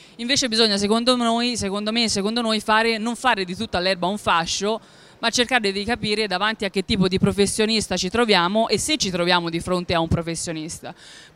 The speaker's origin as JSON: {"language": "Italian", "town": "Siena", "region": "Tuscany", "country": "Italy", "accent": "Tuscan", "said": "sono toscana, sono di Siena, credo che dal mio accento un po' lo sentiate"}